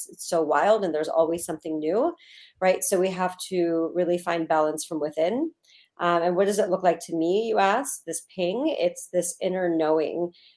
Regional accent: Los Angeles, California, United States; I came from Los Angeles and I was looking around there and I just wasn't finding the right place.

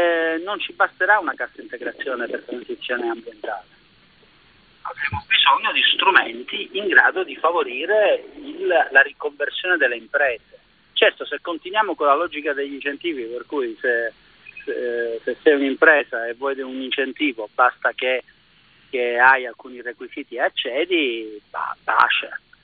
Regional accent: Sicily, Italy; scusi, su una R sola, essendo siciliano

